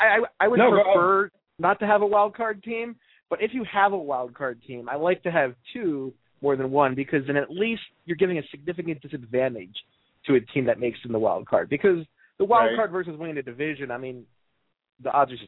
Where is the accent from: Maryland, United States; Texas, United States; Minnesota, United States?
Maryland, United States; Baltimore; Well, I'm from Baltimore, and I love baseball as a child